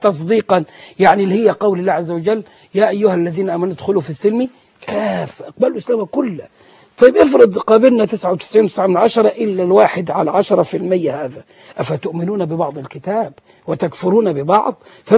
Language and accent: Arabic; Egypt; يعني إحنا كمجتمع مصري